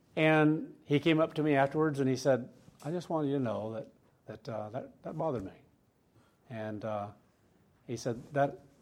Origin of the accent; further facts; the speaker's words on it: Kansas, United States; Now, I grew up in Kansas, in the Midwest